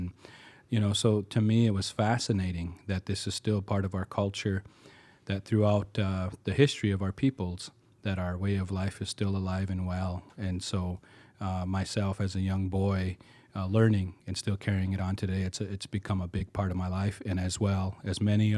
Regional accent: Crow Creek Reservation, South Dakota, United States; You know, growing up on the Crow Creek Hunkapati Dakota Reservation right in central South Dakota, you know, we have a powwow there that's over 100 years old

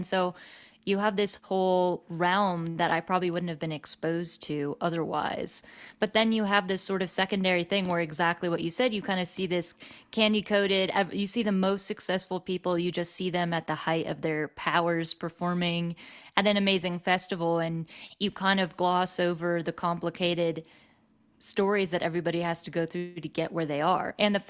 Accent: San Francisco, California, United States; I grew up in San Francisco and Marin County

